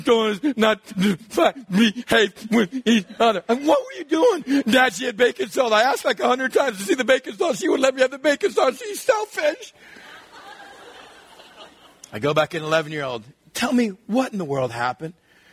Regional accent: Texas, United States; moved away as an adult; I was born, I grew up in Texas, went to high school in Texas, left home as soon as I could, came out here 5 years before God could get a hold of my life.

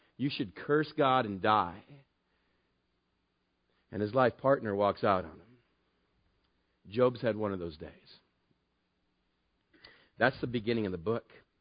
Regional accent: Texas, United States; I grew up in West Texas. I've seen them.

